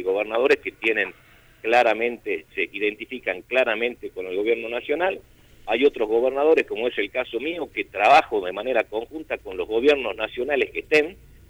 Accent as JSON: {"language": "Spanish", "region": "Salta", "country": "Argentina", "said": "yo a diferencia de él soy salteño, a diferencia de él soy salteño."}